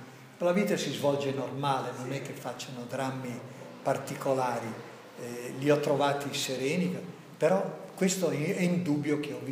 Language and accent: Italian; Emilia-Romagna, Italy; Vengo da una situazione che non è facile, vengo dall'Emilia